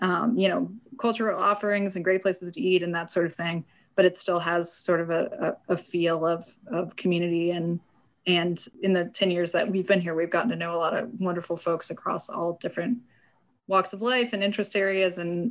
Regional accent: Mattoon, Illinois, United States; now in Springfield, United States; So I'm originally from Mattoon, Illinois, which there is debate on how you pronounce that, but if you're from Mattoon, that's how you pronounce it. so right near Eastern Illinois University, that's where I grew up.

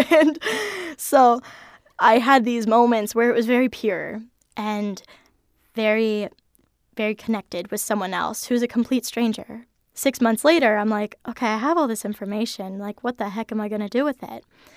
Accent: Warren, Ohio, United States; which isn't too far from my hometown of Warren.

